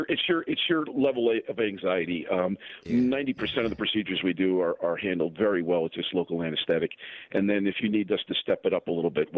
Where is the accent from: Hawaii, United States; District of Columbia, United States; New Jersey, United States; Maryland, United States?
New Jersey, United States; Somerville; I work in Morristown, but I was born right in Somerville, and I've been a Jersey guy my whole life.